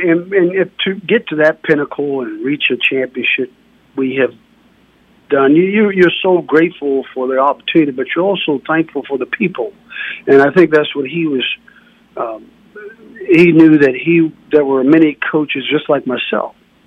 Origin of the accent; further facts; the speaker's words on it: Maryland, United States; I'm from Southern Maryland